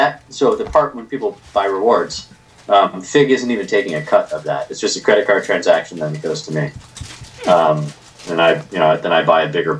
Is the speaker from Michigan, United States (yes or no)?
yes; Michigan, United States; So, like I said, I'm from Michigan